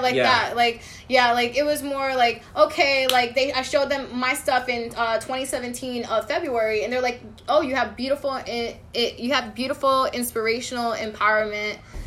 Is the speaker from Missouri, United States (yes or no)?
no; New York, United States; also born or lived in Bronx / Massachusetts; I was born in the Bronx, raised in upstate New York. Right. And then I went back and forth from upstate New York to Massachusetts.